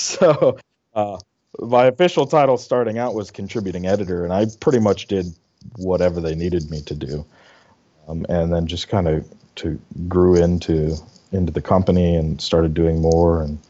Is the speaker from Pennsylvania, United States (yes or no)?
yes; Meyerstown, Pennsylvania, United States; I grew up in Meyerstown, so it's one of these places, a very small town, but right around the corner you find one of these worldwide industries right in your backyard.